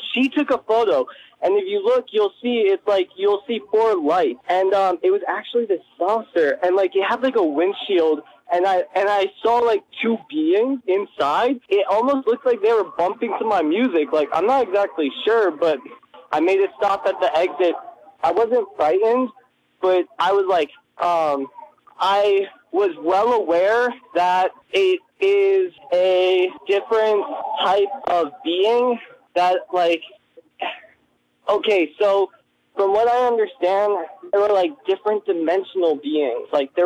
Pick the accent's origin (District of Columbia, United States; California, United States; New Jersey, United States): District of Columbia, United States; I'm from District of Columbia. I was passing through.